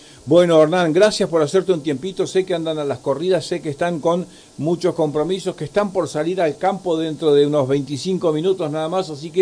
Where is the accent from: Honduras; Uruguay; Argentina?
Argentina; Bariloche, Río Negro; now in El Calafate, Argentina; Yo llegué un día a Calafate, soy nativo de Bariloche, pero un día llegué a Calafate